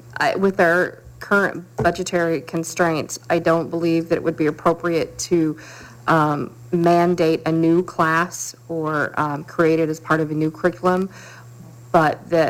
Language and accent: English; South Carolina, United States; also born or lived in Utah; I grew up in South Carolina. I lived in Utah for 18 years.